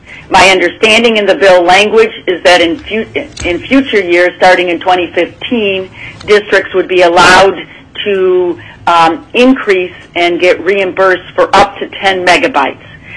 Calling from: Point Hope, Alaska, United States; the school I'm sitting in today, Point Hope, I'm calling from Point Hope, Alaska

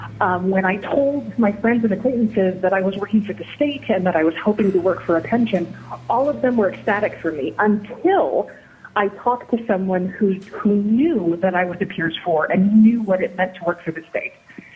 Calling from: Anchorage, Alaska, United States; kind of like the water Perrier, but not quite. I am calling from Anchorage.

